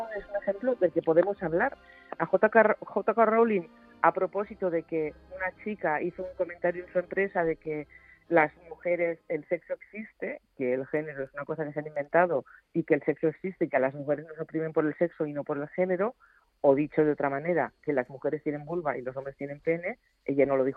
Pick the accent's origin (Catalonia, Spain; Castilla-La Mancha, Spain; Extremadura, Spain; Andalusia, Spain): Catalonia, Spain; yo insisto siempre en ponerme como catalana